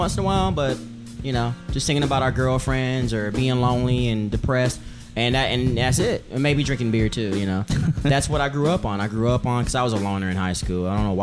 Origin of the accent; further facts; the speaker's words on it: North Carolina, United States; because I'm from North Carolina, so when I moved out here